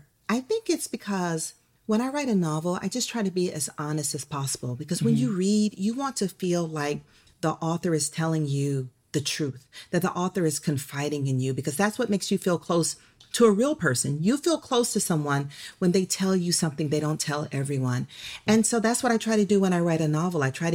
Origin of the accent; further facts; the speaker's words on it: Atlanta, Georgia, United States; my debut, Leaving Atlanta, about growing up in Atlanta during the child murders. I actually appear as a character in that book.